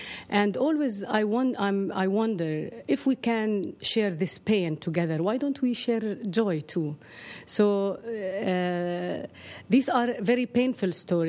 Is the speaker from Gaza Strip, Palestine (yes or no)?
no; Jerusalem, West Bank, Palestine; now in Ramallah, Palestine; I wrote once a story about a child during the invasion of Ramallah, because actually I'm from Jerusalem, but I live in Ramallah and Jerusalem, not only in Jerusalem.